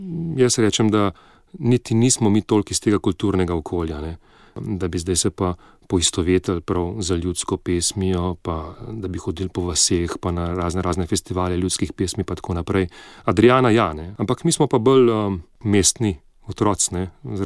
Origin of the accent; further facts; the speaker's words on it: Ljubljana, Central Slovenia, Slovenia; also born or lived in Jesenice; zdaj sicer rojen sem na Jesenicah, ampak že odskos živim v Ljubljani, od osnovne šole, mislim, in potem naprej gimnazija pa fakulteta.